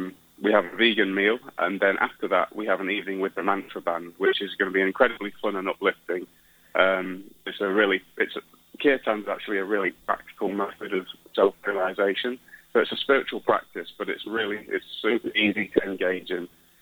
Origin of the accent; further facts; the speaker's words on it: England, United Kingdom; I grew up in England, as you can probably hear